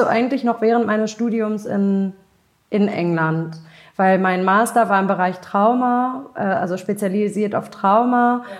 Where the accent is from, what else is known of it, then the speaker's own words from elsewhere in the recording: Hamburg, Germany; also born or lived in Tel Aviv, Israel; ich komme ja aus Hamburg, aber ich habe 8,5 Jahre in Tel Aviv gewohnt.